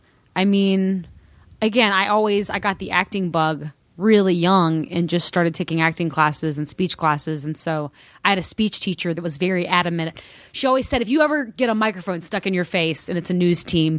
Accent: the South, United States; accent: Southern; I didn't think my accent was that thick in high school, but then college. I went to college in the South as well. But then I look at a stand-up tape I did when I first started in 2006, and I sound so much more Southern than I do now.

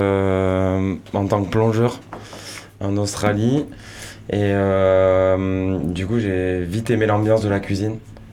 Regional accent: Toulouse, Occitanie, France; now in Landes, France; Et j'ai grandi à Toulouse.

